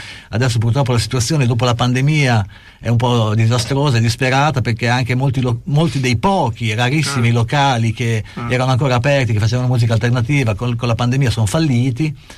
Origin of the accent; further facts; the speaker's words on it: Bologna, Emilia-Romagna, Italy; sono di Bologna, sono musicista.